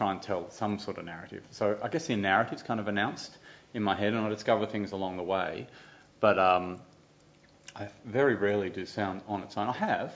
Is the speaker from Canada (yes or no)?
yes; Montreal, Quebec, Canada; born there; I was born in Montreal